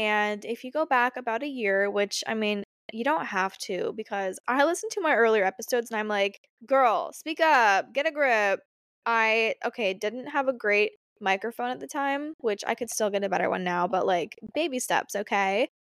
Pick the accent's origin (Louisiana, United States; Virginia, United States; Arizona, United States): Arizona, United States; my idea of summer is like kind of skewed because growing up in Arizona, it always felt like summer, except for like 2 months.